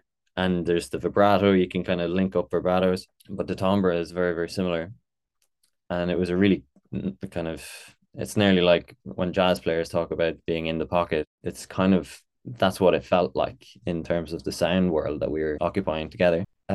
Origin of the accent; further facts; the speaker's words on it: Ireland; I'm an Irish saxophonist and … a French singer